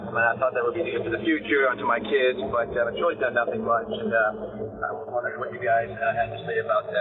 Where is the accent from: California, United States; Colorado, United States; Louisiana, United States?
Louisiana, United States; New Orleans; from New Orleans.